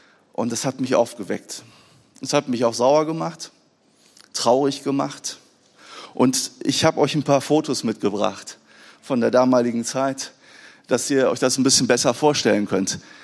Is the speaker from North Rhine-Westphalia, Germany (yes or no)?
yes; Wuppertal, North Rhine-Westphalia, Germany; Ich bin in Wuppertal groß geworden in einem Missionshaus.